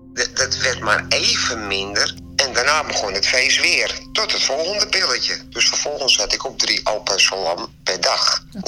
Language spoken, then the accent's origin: Dutch; Amsterdam, North Holland, Netherlands; moved away as an adult; now in Spijkenisse, Netherlands; Nou, ik ben 60 jaar net geworden. En ik woon in Spijkenisse. Ik kom uit Amsterdam. Ik ben voor de liefde naar Spijkenisse gekomen.